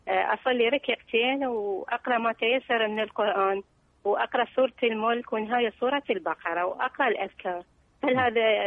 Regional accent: Iraq; شباب من عندنا بالعراق

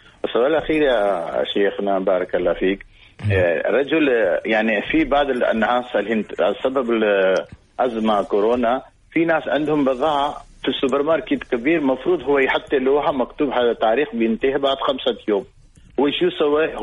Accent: India; Arabic is a second language; مهما كنت أنا هندي

